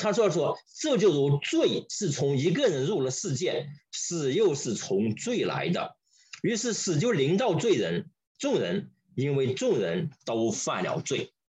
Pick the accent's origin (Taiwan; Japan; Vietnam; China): China; 就像我们中国人经常说的，哎，说人死如灯灭